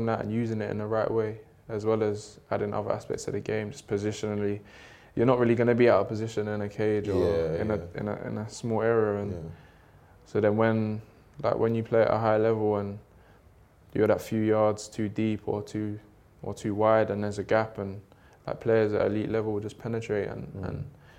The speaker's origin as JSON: {"language": "English", "region": "London", "country": "United Kingdom", "tie": "born or raised there"}